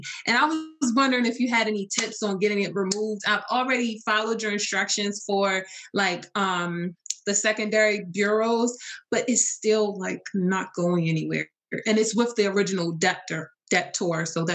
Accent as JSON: {"language": "English", "town": "Baltimore", "region": "Maryland", "country": "United States", "said": "Baltimore."}